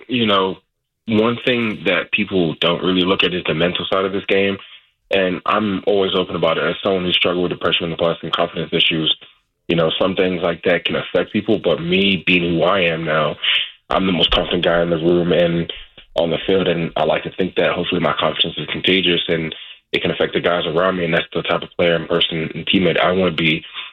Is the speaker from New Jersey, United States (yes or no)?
yes; New Jersey, United States; also born or lived in London; the atmosphere I saw growing up in Jersey when I moved from London.